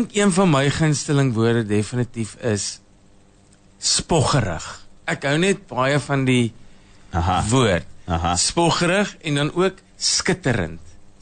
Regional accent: Parys, Free State, South Africa; also born or lived in Pretoria / England; ek kom van die Vrystaat oorspronkelijk, Parys is waar ek groot geword het en, en maar ons het in Pretoria gewoon

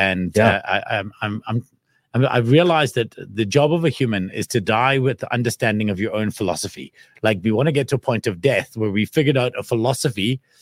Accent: South Africa; moved away; it was the softest landing for me as a South African to land somewhere else to be able to actually start building up an economic life there.

